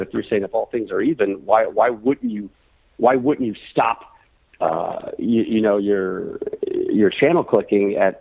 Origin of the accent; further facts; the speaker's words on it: Connecticut, United States; I grew up in Connecticut, so Bristol was just down the road for me.